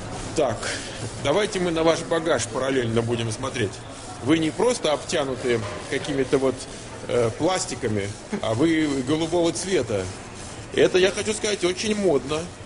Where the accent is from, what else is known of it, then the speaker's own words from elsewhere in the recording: Moscow, Russia; Я из Лефортово.